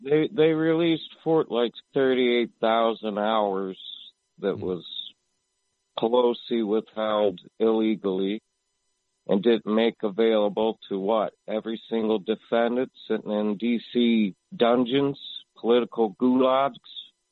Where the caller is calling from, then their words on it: United States; calling from the USA.